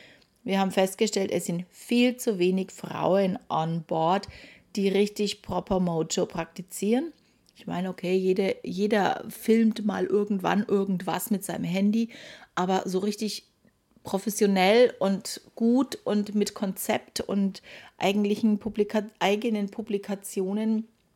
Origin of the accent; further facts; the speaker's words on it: Nuremberg, Bavaria, Germany; ich wohne in Deutschland, in Nürnberg, liebe meine Heimatstadt.